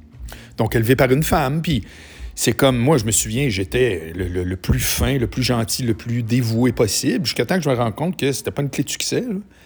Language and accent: French; Charlesbourg, Quebec, Canada; je prenais l'autobus, là, si je me souviens bien, c'était la 39, qui passait pas loin de chez moi à Charlebourg